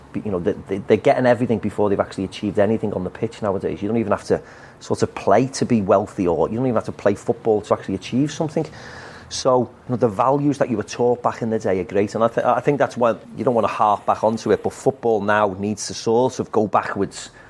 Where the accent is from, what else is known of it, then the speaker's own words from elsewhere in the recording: Liverpool, North West England, United Kingdom; And I was from Liverpool, so it just rolled off me.